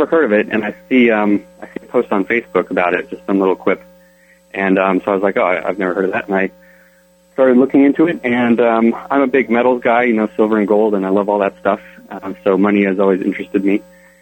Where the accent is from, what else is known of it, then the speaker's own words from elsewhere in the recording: Colorado, United States; moved away as an adult; now in Dubai, United Arab Emirates; I'm not originally from Dubai. I'm from Colorado, but I moved to Dubai right after college